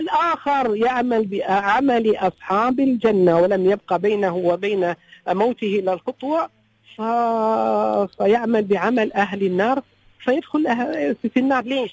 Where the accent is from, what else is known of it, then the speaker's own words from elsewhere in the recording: United Arab Emirates; نحن هني من الإمارات